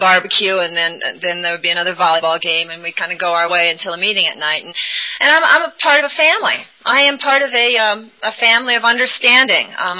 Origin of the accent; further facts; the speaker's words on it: Iowa, United States; And my parents still live in the same house that I grew up in Iowa, and... I just went home for their 50th anniversary